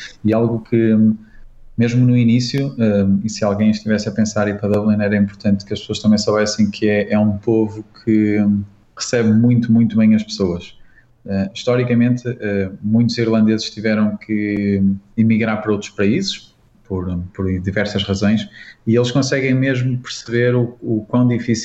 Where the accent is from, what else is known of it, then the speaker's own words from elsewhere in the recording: Portugal; moved away; acabamos por ter essa sorte também como portugueses, que é importante quando estamos fora.